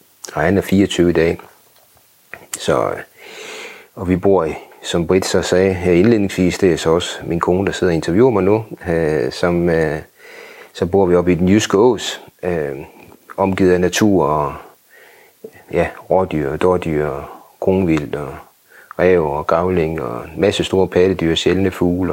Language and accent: Danish; Aalborg, North Denmark Region, Denmark; jeg kommer ud fra Aalborg, født i Aalborg, voksede op i noget, der hedder Magisterparken, og flyttede så i en alder af 5-6 år ud i Aalborg Øst, planetbyen, som det blev kaldt på det tidspunkt